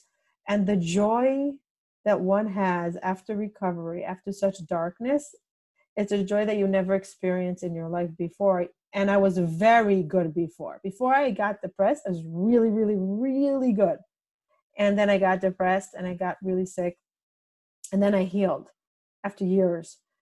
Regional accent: Israel; And it's a very rare name in Israel. I grew up in Israel.

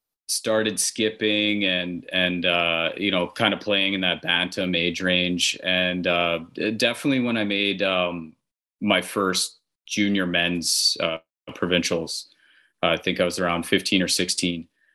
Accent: Brandon, Manitoba, Canada; I had memories growing up in Brandon. You know, the curling club was kind of the babysitter for me at times.

